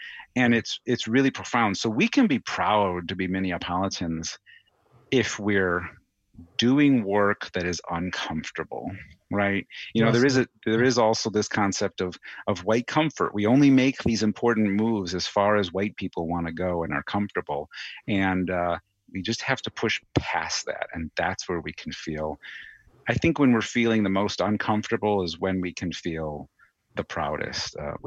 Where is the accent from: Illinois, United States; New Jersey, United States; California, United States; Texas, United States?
Illinois, United States; I grew up in the Chicago area, and this is not a unique experience